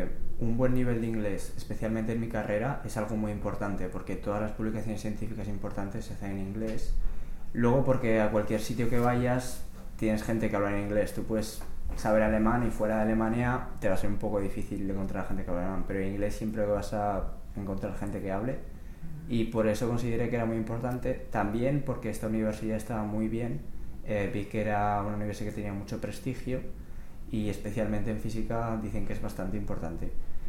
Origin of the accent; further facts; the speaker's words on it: Spain; moved away; yo vine de España con unos zapatos normales para España